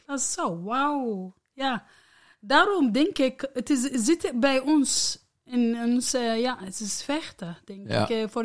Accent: Iraq; Dutch is a second language; now in Netherlands; ik ben Irakezen.

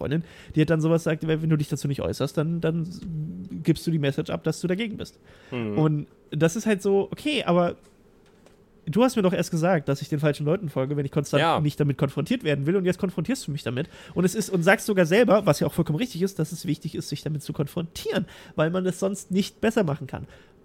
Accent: Thuringia, Germany; Ich meine, ich bin aus Thüringen, ja.

